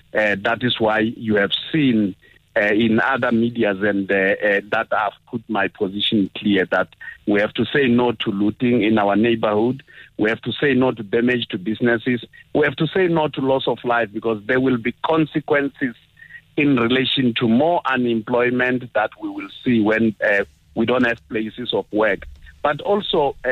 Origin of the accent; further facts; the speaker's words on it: Limpopo, South Africa; born there; when I talk to Capricorn listeners, I'm talking to my home people. That I was born in Mopani doesn't change the fact that I was born in Limpopo.